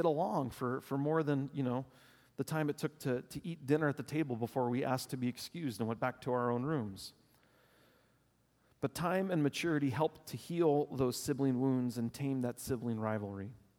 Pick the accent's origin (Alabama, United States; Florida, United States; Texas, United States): Texas, United States; La Porte; also born or lived in Beaumont; I was like a, you know, fifth grader, sixth grader. She was into high school when we moved from LaPorte, Texas, southeast Houston, to Beaumont, almost to the Louisiana border there on the Gulf Coast of Texas.